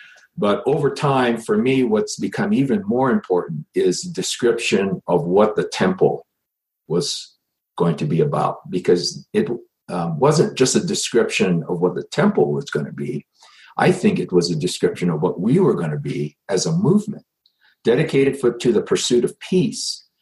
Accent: Hawaii, United States; because I grew up in Hawaii, several thousand miles from, you know, the Zion, the center place.

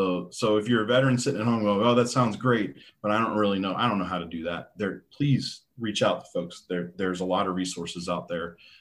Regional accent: East Coast, United States; now in Phoenix, United States; I'm from the East Coast originally, but we had decided we wanted to stay in Phoenix and we were going to be here.

